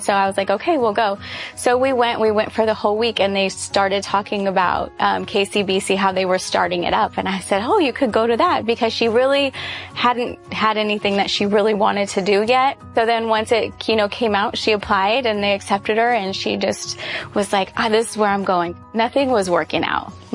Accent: Sacramento, California, United States; I'm from Sacramento, California.

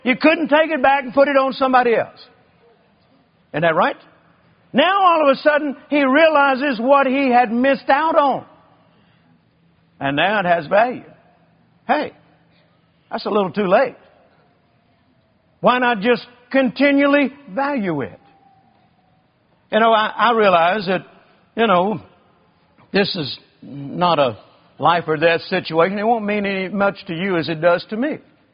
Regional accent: Mississippi, United States; born there; The farm where I was born in Mississippi, my grandfather, he wouldn't spend a dime.

